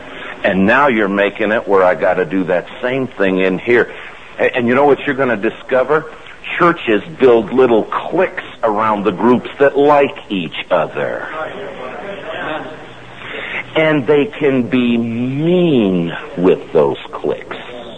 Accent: Alabama, United States; born there; I was born in Alabama, and that's a good Alabama term.

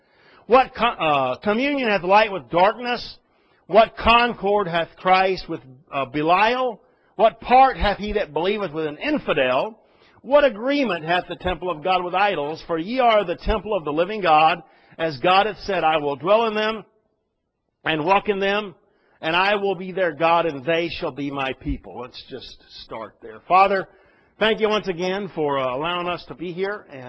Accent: Texas, United States; sitting down with pastor in the home church that I grew up in back in Texas

